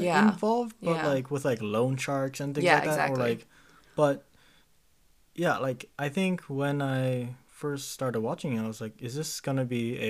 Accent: United States; like I grew up in America.

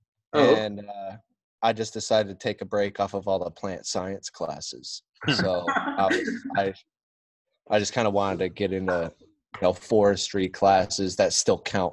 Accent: Johnsondale, California, United States; It used to be Johnsondale, California. And I was born in April 89, October 89. We went to Johnsondale right when it started, and we celebrated Halloween up there every year.

